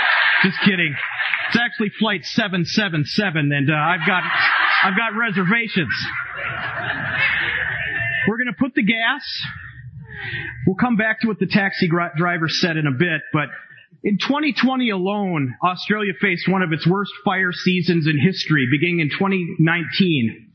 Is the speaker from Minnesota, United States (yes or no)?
yes; Minnesota, United States; And so I'm from Minnesota